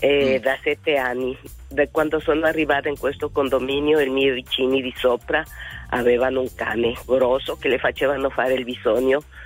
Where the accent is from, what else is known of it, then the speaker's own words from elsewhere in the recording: Ecuador; io sono originaria d'Ecuador